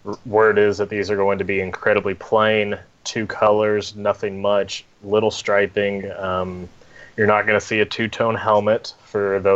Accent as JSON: {"language": "English", "town": "Auburn", "region": "Alabama", "country": "United States", "said": "I'm originally from Auburn, Alabama, just recently graduated from Auburn University"}